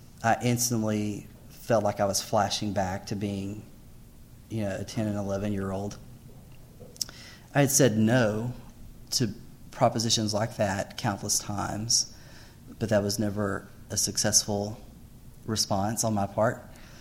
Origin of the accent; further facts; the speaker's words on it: Alaska, United States; In the fall of 1994, I came to Harding, and I'm coming from Alaska. My family moved there when I was in the ninth grade.